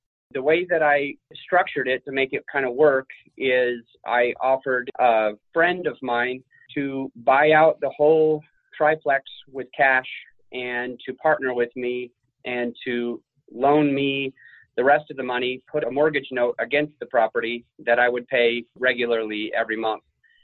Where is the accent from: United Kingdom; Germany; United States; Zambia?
United States; Utah; I come from Utah